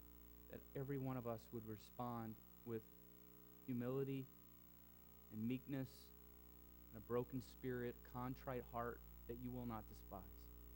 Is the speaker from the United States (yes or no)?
yes; South Carolina, United States; also born or lived in Mississippi; as a kid growing up in South Carolina and Mississippi